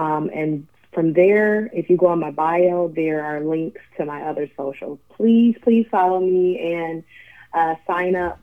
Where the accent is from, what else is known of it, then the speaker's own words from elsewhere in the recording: Detroit, Michigan, United States; And I'm from Detroit, so it was just music all around me with Motown and … and, you know, just all of it.